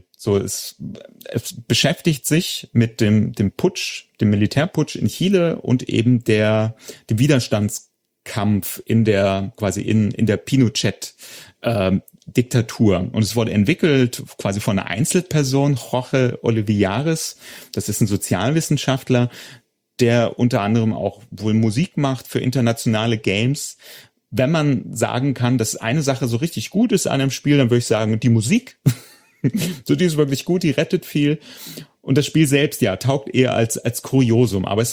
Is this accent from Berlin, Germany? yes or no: no; Hildesheim, Lower Saxony, Germany; ah ja, das ist aus meiner Heimatstadt, das ist der Marktplatz